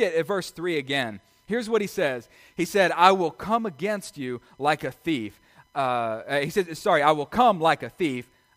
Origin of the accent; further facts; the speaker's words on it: Arkansas, United States; When I was growing up in my hometown in Northwest Arkansas